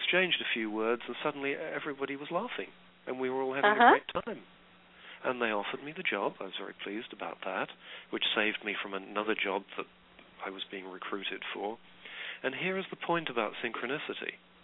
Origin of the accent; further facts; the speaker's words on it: United Kingdom; being a Brit, a British person in the United States